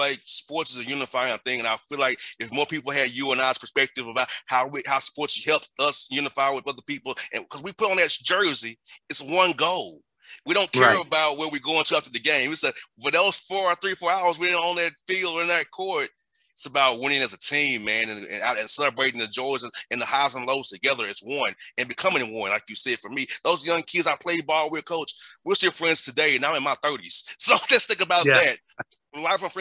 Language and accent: English; Atlanta, Georgia, United States; I had no idea growing up in Atlanta where I grew up